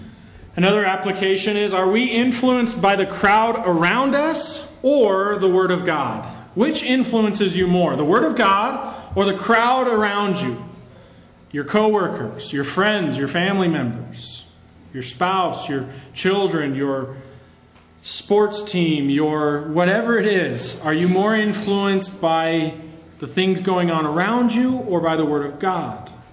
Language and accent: English; Utah, United States; For example, from my home state of Utah, is the Jesus they talk about the same one that we talk about?